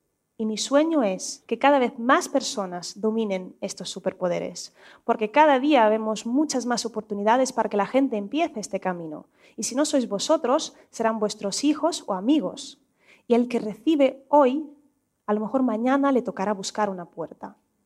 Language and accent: Spanish; Russia; Spanish is a second language; now in Barcelona, Spain; digo «soy rusa, pero vivo aquí en Barcelona»